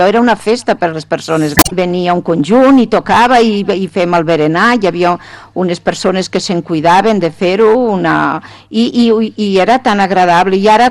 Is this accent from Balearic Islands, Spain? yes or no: no; Catalonia, Spain; Som de l'Alt Penedès.